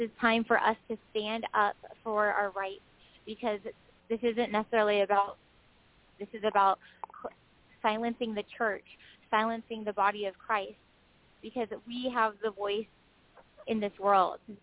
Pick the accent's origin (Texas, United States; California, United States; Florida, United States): California, United States; San Diego; Oh, I was saying that, you know, I was born and raised in San Diego from a pretty liberal Democrat family.